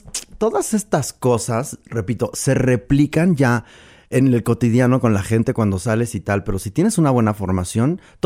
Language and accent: Spanish; Mexico; Como en Medio Oriente, somos recalcitrantes mexicanos, en este caso aquí